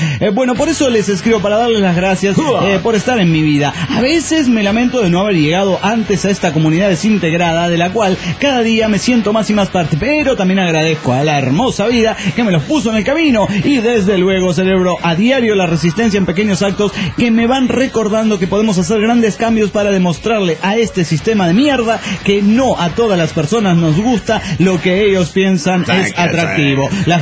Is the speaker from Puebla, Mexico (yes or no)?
yes; Puebla, Mexico; de Puebla, México, con un clásico de clásicos